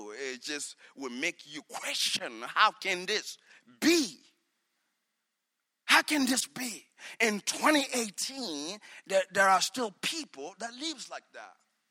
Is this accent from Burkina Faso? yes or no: yes; Burkina Faso; So I was born in Burkina Faso. I grew up in Burkina Faso.